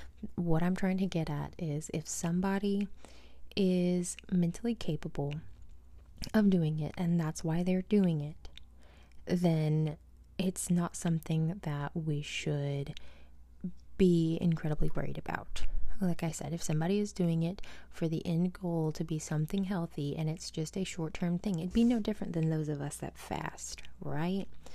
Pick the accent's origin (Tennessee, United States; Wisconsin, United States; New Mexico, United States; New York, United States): Tennessee, United States; also born or lived in Georgia; when I moved back home to Tennessee from Georgia